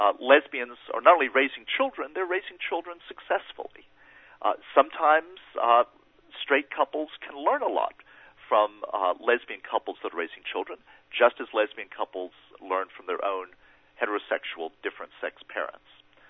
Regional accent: the South, United States; It is a much bigger tent than it was when I was growing up in the South

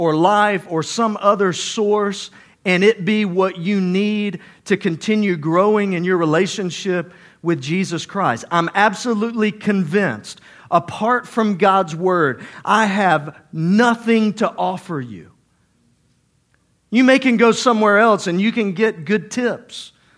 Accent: Georgia, United States; I'm from Georgia. That means dirt.

